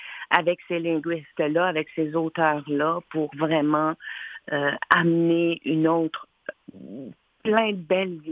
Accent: Quebec, Canada; je suis née au Québec, j'ai vécu toute ma vie au Québec. Et avec ces deux cultures-là qui m'habitent, en tant que Québécoise, en tant qu'Autochtone

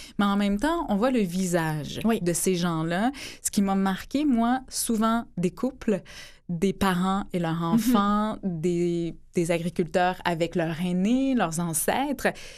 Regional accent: Ferme-Neuve, Quebec, Canada; J'irai peut-être faire un petit tour dans mon patelin, Ferme-Neuve.

